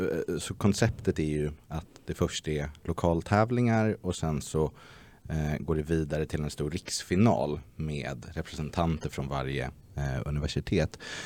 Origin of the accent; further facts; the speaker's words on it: Stockholm, Stockholm County, Sweden; Stockholm.